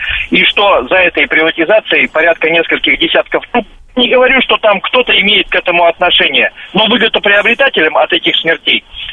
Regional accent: Tomsk, Tomsk Oblast, Russia; я сам из Томска, я хорошо знаю, я работал там в органах

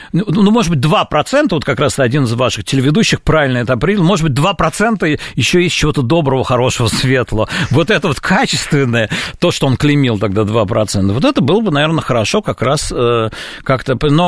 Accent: Israel; Я откровенно говорю, что я из Израиля

